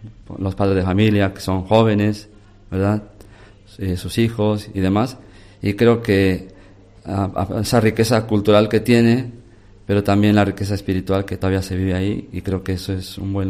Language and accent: Spanish; Cuernavaca, Morelos, Mexico; soy natural de México, de una ciudad muy bonita que se llama Cuernavaca, del estado de Morelos. Y bueno, pues nos tocó, pertenezco a una comunidad religiosa, se llama Fraternidad Misionera Serbian. Somos misioneros.